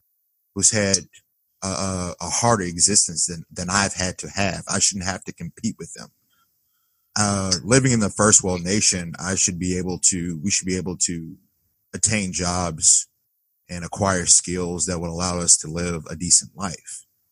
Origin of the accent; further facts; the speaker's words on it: United States; but I'm an American, more American probably than most white Americans. Because my ancestors have been here longer than most white Americans.